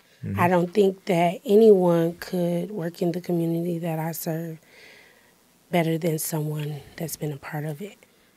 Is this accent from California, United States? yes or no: no; Muskegon, Michigan, United States; So I grew up here in Muskegon, Michigan. I am the oldest of seven children. I'm the only girl.